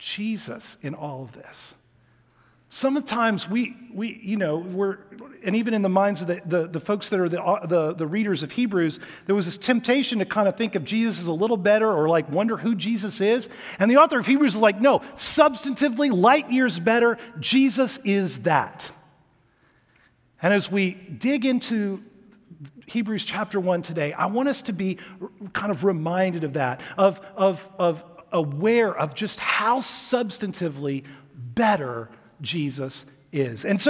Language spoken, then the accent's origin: English; Atlanta, Georgia, United States; Like, I'm from Atlanta. We know that Coke is a little better than Pepsi.